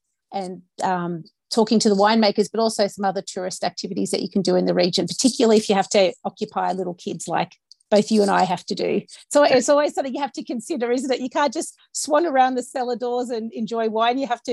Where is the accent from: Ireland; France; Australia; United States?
Australia; Queensland; I come from Queensland, so there's some wine regions a couple of hours from where I grew up.